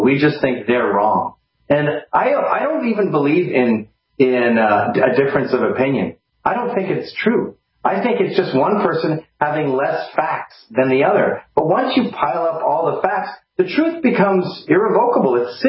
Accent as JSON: {"language": "English", "country": "Canada", "tie": "born or raised there", "also_born_or_lived": "England / China", "lives_now": "United States", "said": "as an immigrant to America who has lived all over the world, I was born in England. I lived in China. I was raised mostly in Canada."}